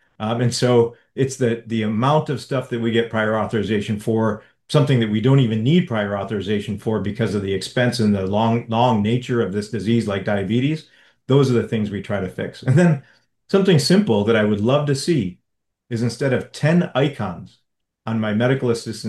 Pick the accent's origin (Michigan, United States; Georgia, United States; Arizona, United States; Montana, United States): Michigan, United States; Flint; we had a hospital in my hometown in the suburbs of Flint that basically bought every single primary care physician.